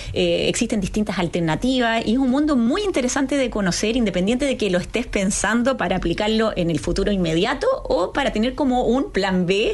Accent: Chile; now in Valencia, Spain; Bueno, junto a mi familia nos trasladamos efectivamente de Chile a vivir en este caso a Valencia, aquí en España.

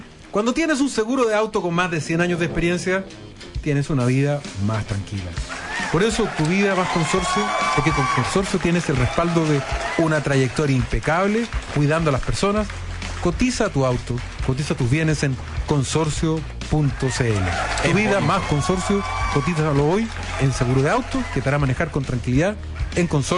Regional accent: Valparaíso, Chile; Yo crecí en Valparaíso de la mano de mi papá y de mi abuelo.

